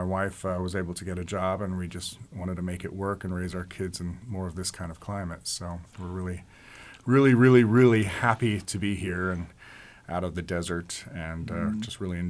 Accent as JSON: {"language": "English", "region": "Northeast", "country": "United States", "said": "I'm from the Northeast. My wife's from Seattle."}